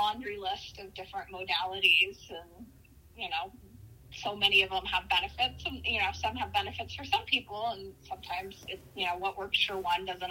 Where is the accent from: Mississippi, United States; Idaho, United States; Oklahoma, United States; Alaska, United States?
Idaho, United States; I grew up in Idaho. The only yoga I had ever seen was yoga in a gym.